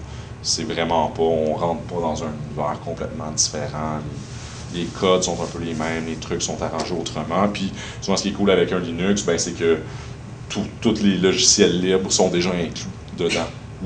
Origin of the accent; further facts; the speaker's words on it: Quebec, Canada; C'est parce qu'on est Québécois. On adapte les choses.